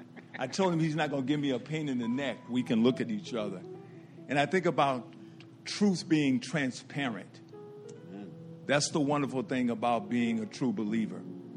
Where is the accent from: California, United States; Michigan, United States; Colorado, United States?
Michigan, United States; Detroit; Considering the fact that I grew up in Detroit, born in 1957